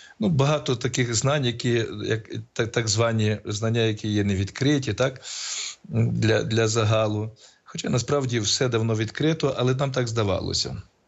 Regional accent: Kryvopillia, Ivano-Frankivsk Oblast, Ukraine; Так, я народився в селі Кривеполе. Це Верховинський район, недалеко від Верховини. Так що я місцевий. Я в Верховині і в садочок ходив, бо батько прийшов на роботу в Верховину.

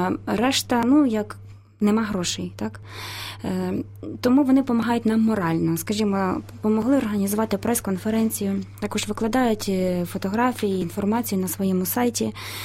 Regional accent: Lviv, Lviv Oblast, Ukraine; born there; now in Kyiv, Ukraine; я народилася у Львові, закінчила Львівську консерваторію, композиторський факультет в класі викладача Мирослава Скорика. Зараз я живу в Києві

